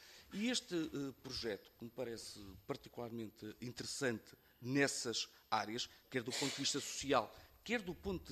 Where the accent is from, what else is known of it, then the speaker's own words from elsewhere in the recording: Estarreja, Aveiro, Portugal; Sou de Estarreja, bem perto de Valdecâmara.